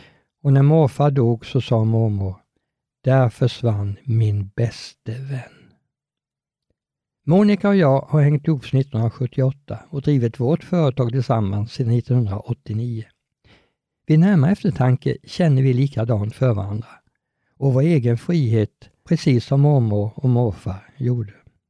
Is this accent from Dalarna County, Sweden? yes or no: no; Vetlanda, Jönköping County, Sweden; born there; Jag föddes som sagt på BB i Vetlanda.